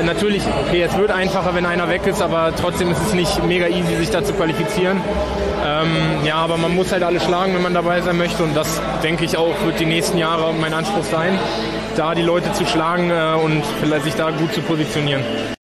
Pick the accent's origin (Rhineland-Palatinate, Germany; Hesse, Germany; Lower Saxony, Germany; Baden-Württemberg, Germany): Lower Saxony, Germany; Hannover; Ich komme aus der Ecke von Hannover, wohne jetzt da.